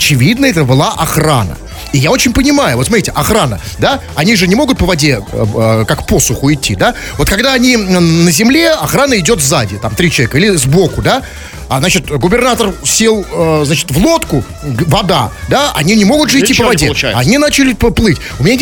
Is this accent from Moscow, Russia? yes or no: no; Saint Petersburg, Russia; она знает, что мы из Питера, думает, как в Питере здорово.